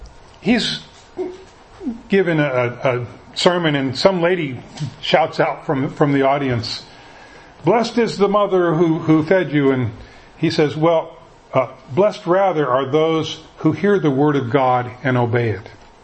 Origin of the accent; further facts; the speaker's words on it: Tacoma, Washington, United States; I was raised in the Tacoma area, so you know, you look at all the different churches there